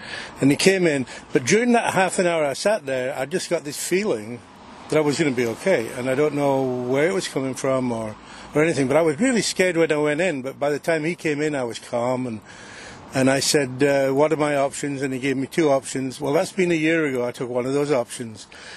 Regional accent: United Kingdom; moved away; I came from England to this country

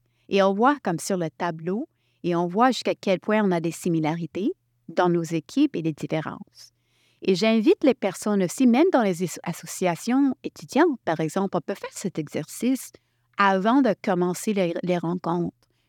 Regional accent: Montreal, Quebec, Canada; born there; Et même si je suis née à Montréal, troisième génération

